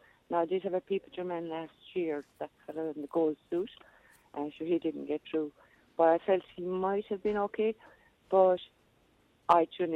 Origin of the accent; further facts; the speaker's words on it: Munster, Ireland; now in County Waterford, Ireland; I'm originally from Kerry, but living in County Waterford now for a long time.